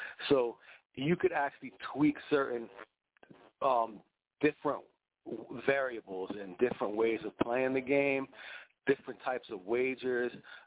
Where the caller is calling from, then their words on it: New Jersey, United States; I'm calling from South Jersey